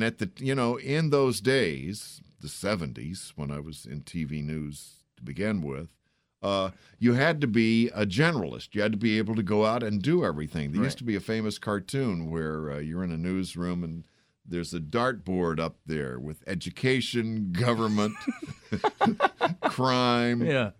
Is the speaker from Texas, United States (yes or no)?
yes; San Antonio, Texas, United States; I grew up in San Antonio, Texas.